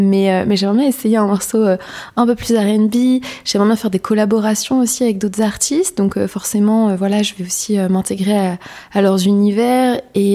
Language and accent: French; Normandy, France; moi, je viens du coup de la Manche près du Mont-Saint-Michel, qui est une très très belle région.